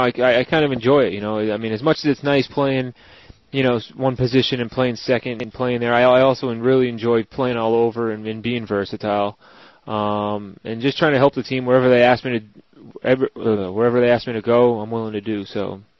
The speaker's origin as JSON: {"language": "English", "region": "Northeast", "country": "United States", "tie": "born or raised there", "said": "growing up in the Northeast, I had a bunch of friends and family drove down there"}